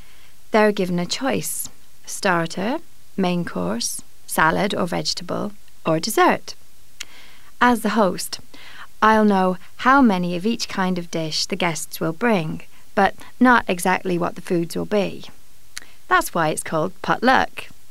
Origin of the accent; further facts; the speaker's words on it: Bristol, South West England, United Kingdom; and I'm from Bristol, in England.